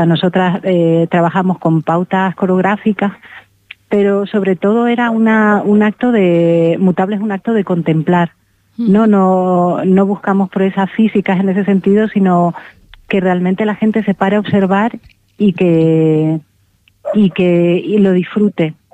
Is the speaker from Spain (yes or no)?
yes; Canary Islands, Spain; Yo soy de Gran Canaria.